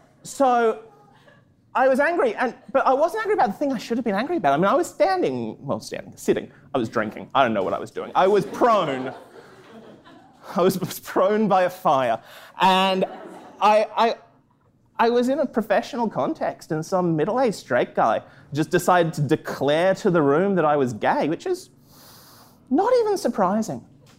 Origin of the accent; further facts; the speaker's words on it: Australia; I was 20. It was 2005. I had just started my PhD. I'm from Australia. I'm from a small town in Australia. They make aluminium